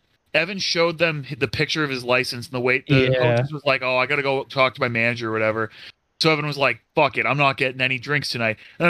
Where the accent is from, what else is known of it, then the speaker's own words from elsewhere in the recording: New Hampshire, United States; We were like, oh, we're from New Hampshire, and he was like, yeah, what's New Hampshire known for?